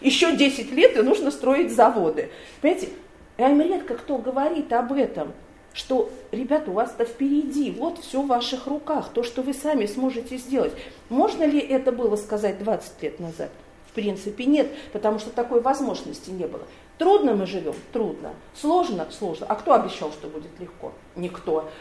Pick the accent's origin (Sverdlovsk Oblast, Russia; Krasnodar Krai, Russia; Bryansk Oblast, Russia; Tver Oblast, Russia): Bryansk Oblast, Russia; Bryansk; born there; Я тоже родилась в Брянске, поэтому нам как бы понятно.